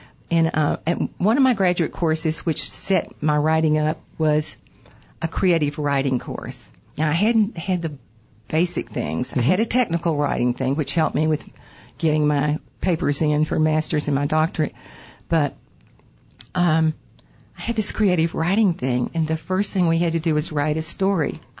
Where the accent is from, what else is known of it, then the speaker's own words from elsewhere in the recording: Louisiana, United States; Because I have an addiction also to Southwest Louisiana